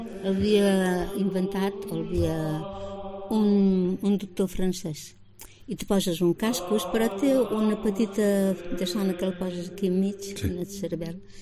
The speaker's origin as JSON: {"language": "Catalan", "town": "Ciutadella", "region": "Balearic Islands", "country": "Spain", "said": "de Ciutadella som dues"}